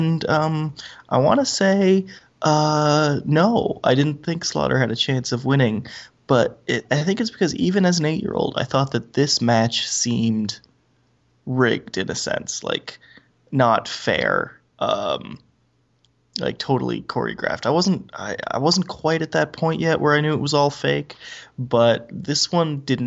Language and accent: English; Canada; I'm a Canadian.